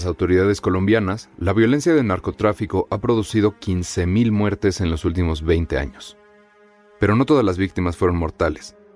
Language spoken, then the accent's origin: Spanish; Mexico; Soy un periodista mexicano.